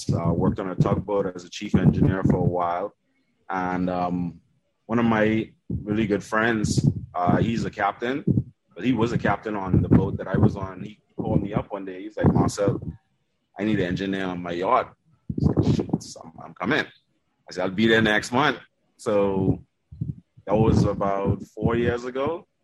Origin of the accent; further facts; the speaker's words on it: Bahamas; first language German; English is a second language; also born or lived in Germany; Yeah, I was born in the Bahamas. Then my family moved to Germany for about the first 5-6 years. And then we came back to the Bahamas. So German is actually my first language.